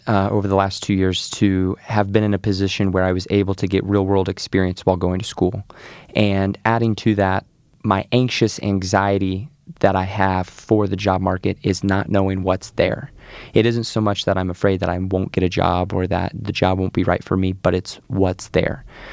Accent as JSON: {"language": "English", "town": "Mooresville", "region": "Indiana", "country": "United States", "said": "I am a senior at Ball State University, and I'm from Mooresville, Indiana."}